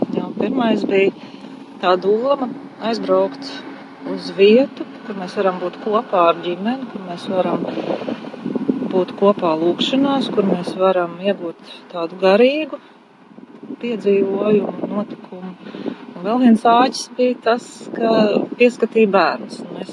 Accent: Tukums, Tukums Municipality, Latvia; Mēs esam no Tukuma, bet mūsu draudze Rīgā esam no Agenskalna Baptista draudzes.

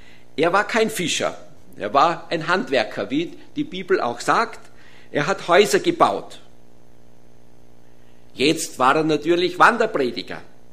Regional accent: Austria; wenn wir als EU und als Österreicher auch diesen Menschen

